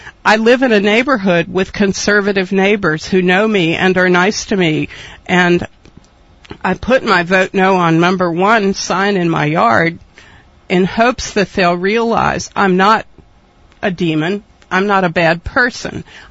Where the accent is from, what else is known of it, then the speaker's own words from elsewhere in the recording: Virginia, United States; Well, I was born in Virginia. I grew up here. I went to college here. I live here now.